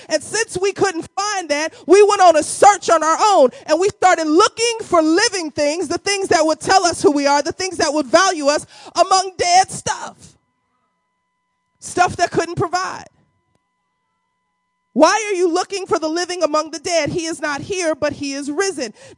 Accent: the South, United States; Y'all don't know because I'm from the South. Y'all don't know about that.

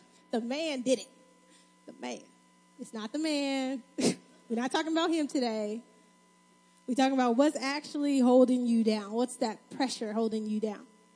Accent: New York, United States; Don't make fun of the way I say it, please. I'm from New York. It comes out.

